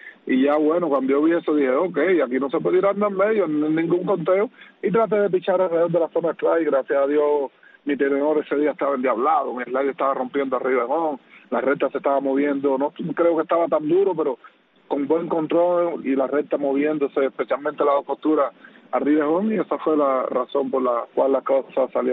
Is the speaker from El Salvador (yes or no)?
no; Cuba; moved away; Cuando yo salí de Cuba